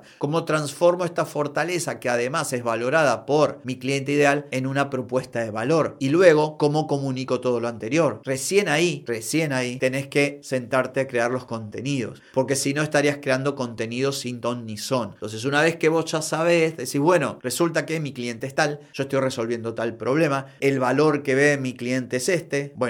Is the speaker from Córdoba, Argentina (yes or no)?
no; Buenos Aires, Argentina; soy de Buenos Aires, Argentina